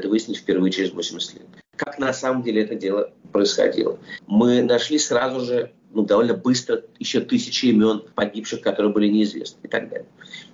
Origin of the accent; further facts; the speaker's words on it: Russia; Ну, вот я, например, вырос в России, прожил там все-таки очень много лет своей жизни.